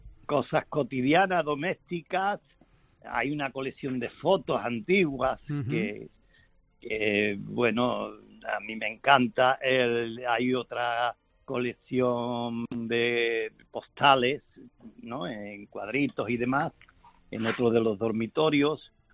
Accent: Moclinejo, Andalusia, Spain; Es la pedanía donde yo nací. Yo soy de Moclinejo, de la pedanía del Bardés, donde nací.

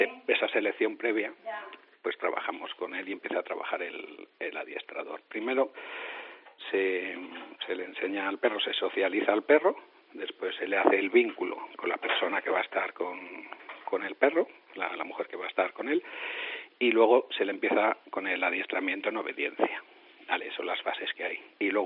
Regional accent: Zamora, Castile and León, Spain; born there; now in Murcia, Spain; aunque yo vivo en Murcia, yo nací en Zamora, así que doblemente orgulloso.

